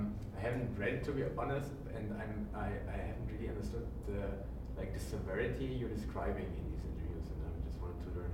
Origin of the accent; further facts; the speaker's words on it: Munich, Bavaria, Germany; I'm from Munich, Germany.